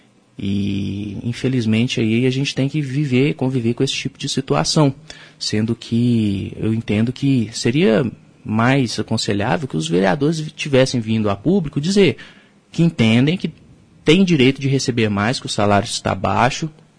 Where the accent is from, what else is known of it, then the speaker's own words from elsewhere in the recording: Minas Gerais, Brazil; now in Palmas, Brazil; Eu venho de Minas Gerais e agora que provavelmente vou viver o resto da minha vida aqui no estado do Paraná, se eu tiver que dizer de onde eu sou, tenho que dizer que eu sou de Palmas